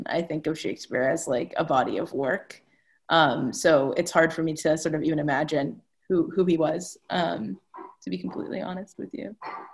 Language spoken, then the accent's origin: English; New York, United States; I'm from New York, so I'd be like, we go on a walk around New York.